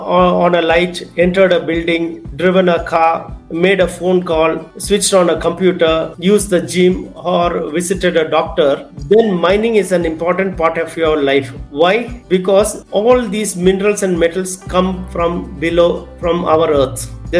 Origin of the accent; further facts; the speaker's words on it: Kolar Gold Fields, Karnataka, India; I was brought up in Kolar Gold Fields, which is a town 100 kilometers away from Bangalore.